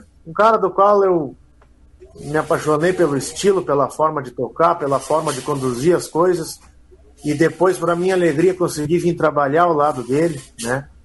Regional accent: Montenegro, Rio Grande do Sul, Brazil; Eles vieram tocar na minha terra, ali em Montenegro, e nós fomos no baile. Na época eu tinha 10 anos, porque eu sou de setembro, né?

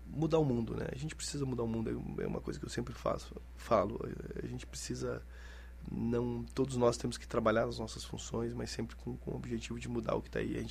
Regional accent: Florianópolis, Santa Catarina, Brazil; moved away as an adult; now in Rio Grande do Sul, Brazil; Eu sou de Florianópolis.

